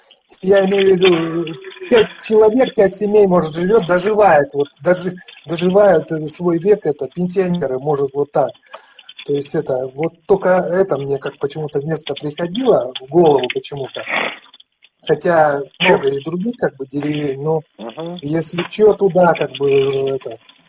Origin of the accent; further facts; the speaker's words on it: Chelyabinsk Oblast, Russia; здесь живу я в Челябинске, а вообще я родом с Челябинской области, тут не так далеко, 100 километров, как бы.